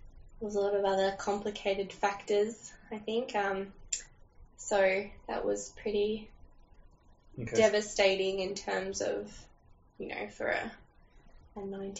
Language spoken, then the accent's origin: English; Canberra, Australian Capital Territory, Australia; I'm from Canberra, like, you know, I went to school here and stuff